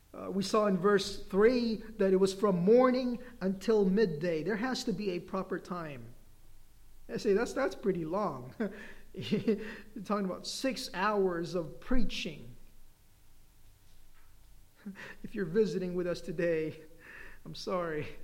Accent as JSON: {"language": "English", "country": "Philippines", "said": "You know, we Filipinos, if you're a Filipino, you can get mad at me because I'm Filipino too."}